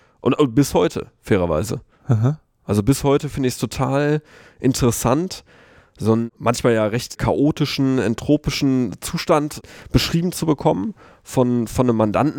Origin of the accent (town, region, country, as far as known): Dinslaken, North Rhine-Westphalia, Germany; born or raised there; also born or lived in Duisburg